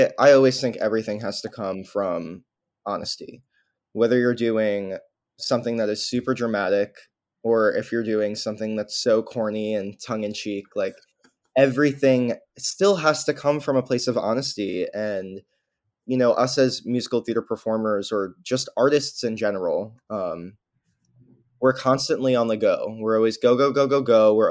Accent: New York, United States; So we're still in New York. I mean, I'm a New Yorker nowhere type of person because I grew up here and I don't really know anything else.

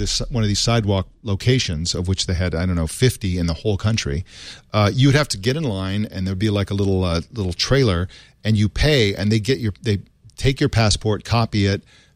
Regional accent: Santa Barbara, California, United States; And so I was from Santa Barbara.

